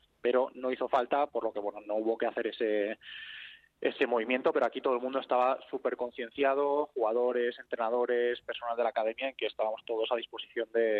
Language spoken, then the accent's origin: Spanish; Community of Madrid, Spain; now in Porto Cristo, Spain; Yo soy madrileño, sí. Yo estoy viviendo en Puerto Cristo